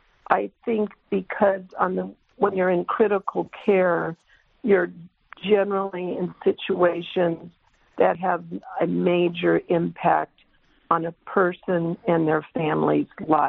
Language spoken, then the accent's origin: English; California, United States; I grew up in California's San Joaquin Valley, which some people refer to as the salad bowl